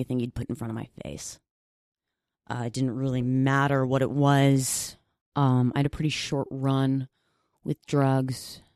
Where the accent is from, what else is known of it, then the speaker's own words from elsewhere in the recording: Chicago, Illinois, United States; also born or lived in Texas; So Chicago is my home. Chicago is where I fucking grew up, where life started to happen and I started to figure some shit out.